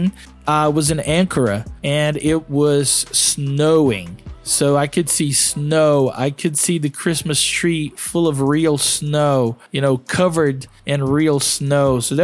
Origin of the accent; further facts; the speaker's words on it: Belo Horizonte, Minas Gerais, Brazil; English is a second language; So I'm from Belo Horizonte, Minas Gerais, but my relatives are from Rio de Janeiro.